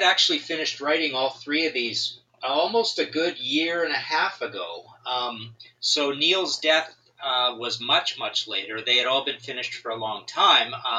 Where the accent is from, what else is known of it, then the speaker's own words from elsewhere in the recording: Western Canada, Canada; the suburbs of Toronto are just like where I grew up, which was a small town out west, which literally the houses all look the same.